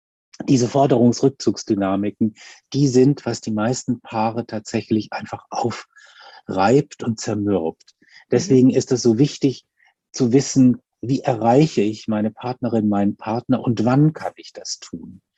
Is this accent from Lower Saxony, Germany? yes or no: no; Hamburg, Germany; es ist kalt, ich komme aus Hamburg, es ist kalt und es regnet